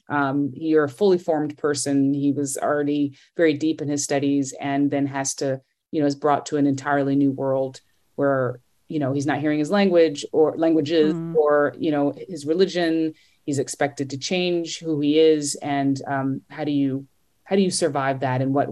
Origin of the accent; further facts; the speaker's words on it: North Carolina, United States; I mean, I'm from North Carolina, born and raised.